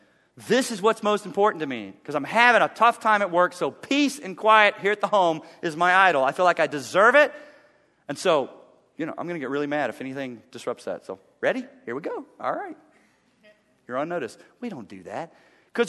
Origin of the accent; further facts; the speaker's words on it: Chattanooga, Tennessee, United States; I was a little boy. I grew up in East Tennessee in Chattanooga. And I have a twin brother.